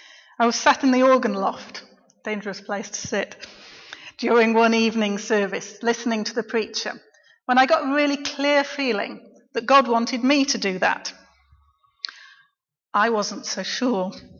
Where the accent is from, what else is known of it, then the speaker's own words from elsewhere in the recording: Bradford, Yorkshire and the Humber, United Kingdom; I was born in Bradford, West Yorkshire. And then when I was very small, we moved to a village in West Yorkshire called Grindleton. It's just outside Clitheroe. But then they moved the county boundaries and we found ourselves in Lancashire. So we moved back to Bradford very quickly.